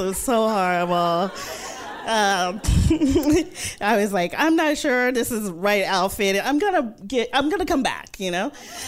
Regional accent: Mississippi, United States; I'm from Mississippi. I'm the youngest of five children.

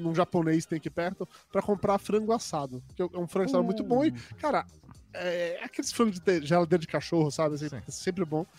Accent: Amargosa, Bahia, Brazil; vocês sabem que eu sou do interior da Bahia, uma cidade chamada Amargosa, tá?

